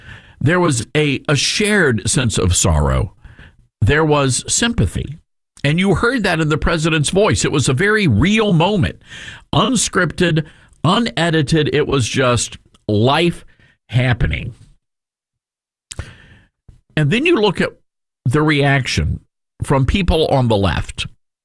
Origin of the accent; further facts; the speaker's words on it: Deep South, United States; used to tell us something as we were growing up in the Deep South.